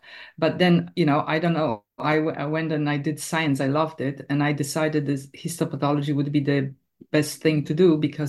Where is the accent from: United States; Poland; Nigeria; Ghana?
Poland; also born or lived in United Kingdom; now in Australia; I came over to Australia in 2009 from the UK, but I am originally from Poland.